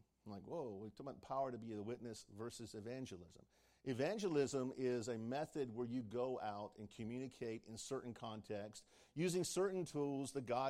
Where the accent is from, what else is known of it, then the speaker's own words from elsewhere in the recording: Rocky Mount, North Carolina, United States; If you're from Eastern North Carolina, I'm from Rocky Mount.